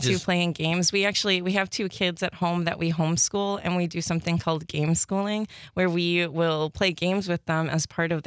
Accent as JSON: {"language": "English", "country": "Philippines", "said": "I am actually Filipino myself."}